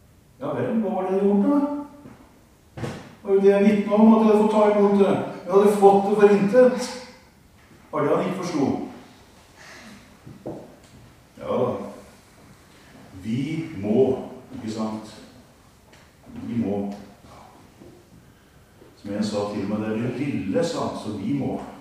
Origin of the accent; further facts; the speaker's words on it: Vestfold og Telemark, Norway; Traff han ned på Torvik Kragerud, der jeg kommer fra.